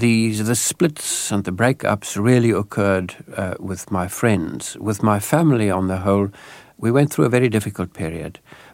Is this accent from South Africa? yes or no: yes; South Africa; was exposed to many of my new friends there who viciously turned against me as a South African, as if I were co-responsible for what was happening.